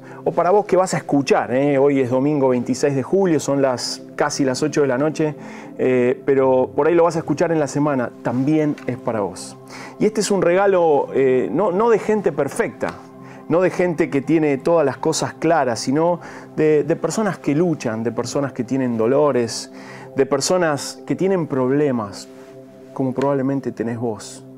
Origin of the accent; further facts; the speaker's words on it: Argentina; lo voy a decir porque soy argentino